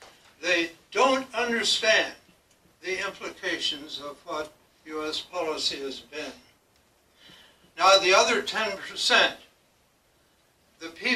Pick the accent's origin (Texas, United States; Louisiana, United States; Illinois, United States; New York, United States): Illinois, United States; I'm from Mid-America, specifically the heartland of the land of Lincoln in Illinois. It's far from the oceans, it's far from Eastern or Western influence. It is, I think, typically Mid-America. And I was reared in that atmosphere